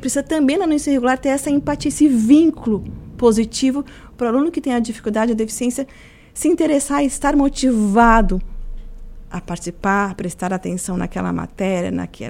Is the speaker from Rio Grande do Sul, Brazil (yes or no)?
no; Criciúma, Santa Catarina, Brazil; Eu sou natural de Criciúma. Ah, estou aqui há 19 anos